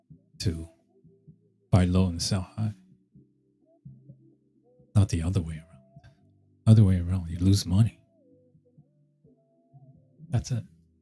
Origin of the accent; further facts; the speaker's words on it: New Jersey, United States; That's where I grew up, New Jersey. Yeah, I grew up in New Jersey. I went to school, grew up in Bergen County.